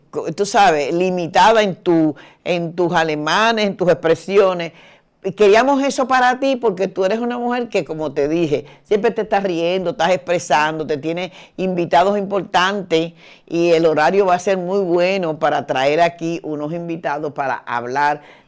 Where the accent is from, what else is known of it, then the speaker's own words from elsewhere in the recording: Dominican Republic; yo vengo de una cultura, yo soy dominicana, de una cultura y además de una época, hace 70 años atrás